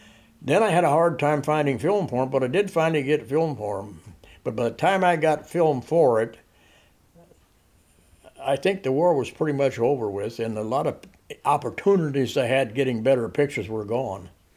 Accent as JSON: {"language": "English", "country": "United States", "first_language": "Pennsylvania Dutch", "second_language": "English", "said": "I come from an Amish family."}